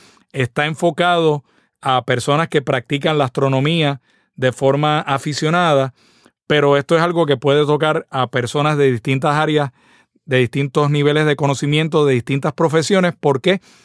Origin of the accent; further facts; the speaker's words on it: Puerto Rico; Ese espectáculo, yo quiero volverlo a ver en mi tierra.